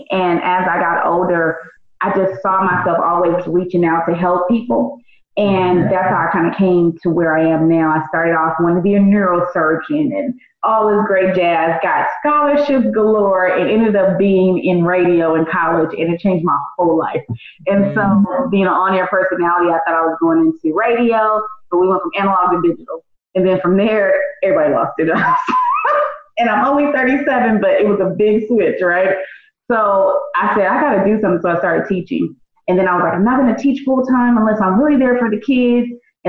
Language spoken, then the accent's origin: English; Compton, California, United States; also born or lived in Inland Empire, United States; So, I grew up in Compton, very much, I call it a mezcla, right? So I'm Black, but I grew up with Tongan, Samoan, Asians from everywhere across the world.